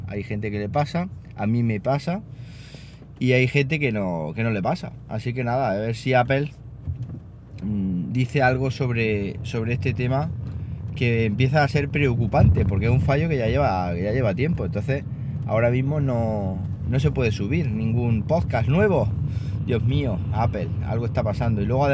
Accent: Andalusia, Spain; moved away; aunque yo esté en Castilla-La Mancha, Andalucía es mi tierra, siempre lo ha sido y siempre lo será.

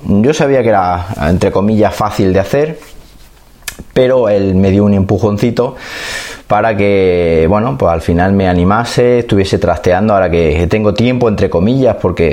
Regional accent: Andalusia, Spain; no soy de Linares, soy de un pueblecito muy al norte de Jaén, limitando ya con Albacete. Y es un pueblecito que obviamente la temperatura al estar en plena Sierra de Segura pues nos da un respiro.

